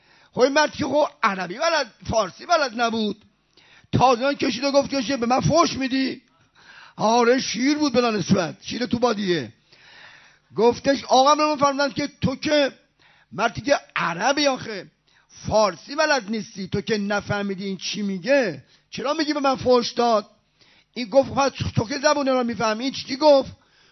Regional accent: Isfahan, Iran; من بچه قومم، من بچه اصفهانم ولی 50 سال بچه حوزم

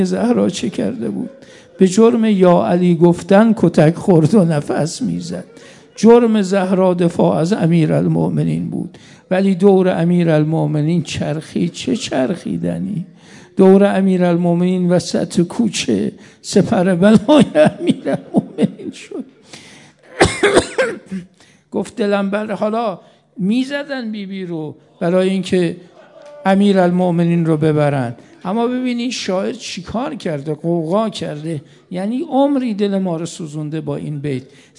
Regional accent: Mashhad, Razavi Khorasan, Iran; مشهدی ها ما تو شهر خودمون واقعا این رسم هست، میگیم دورت بگردیم و واقعا اینجوری هست

